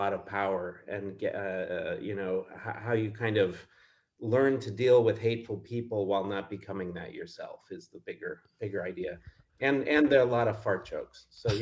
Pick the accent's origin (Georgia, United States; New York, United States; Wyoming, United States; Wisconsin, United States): Wisconsin, United States; Neenah; born or raised there